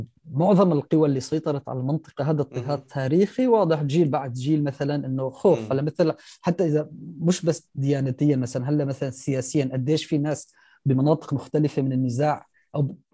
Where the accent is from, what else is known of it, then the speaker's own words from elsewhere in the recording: Qamishli, Al-Hasakah Governorate, Syria; ممكن بحكم انا كوني من القامشلي شفت يعني بهذيك الايام، يعني كنت بشوف ناس